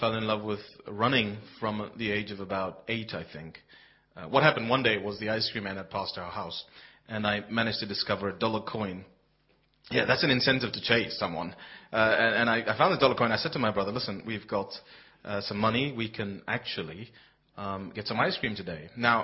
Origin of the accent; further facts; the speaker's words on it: Kenya; And of course, I'm Kenyan, half Kenyan, and Kenyans are pretty good at running, aren't they?